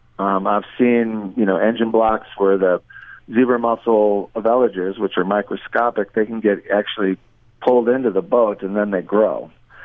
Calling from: Minneapolis, Minnesota, United States; Minneapolis.

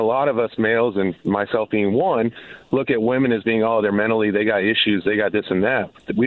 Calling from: Bristol, United States; I'm from Bristol.

